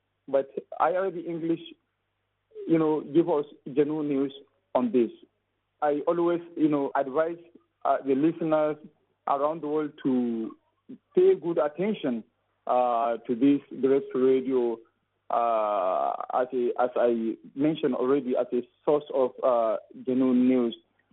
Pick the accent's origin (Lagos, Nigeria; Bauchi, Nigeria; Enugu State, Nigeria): Bauchi, Nigeria; I am Nigerian. I'm from Bauchi State of Nigeria. I'm a journalist by profession and also a member of the Islamic movement in Nigeria.